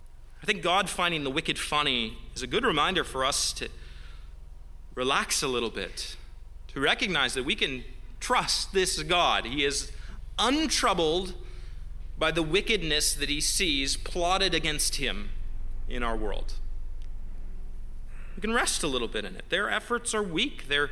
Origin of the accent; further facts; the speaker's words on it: Canada; It's unnerving to think that in my home country, in Canada